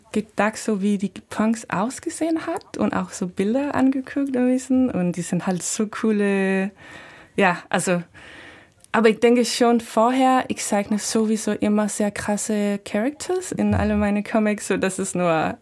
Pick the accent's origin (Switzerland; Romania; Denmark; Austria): Denmark; born there; German is a second language; Und ich denke, ich bin in die 80er geboren in Dänemark.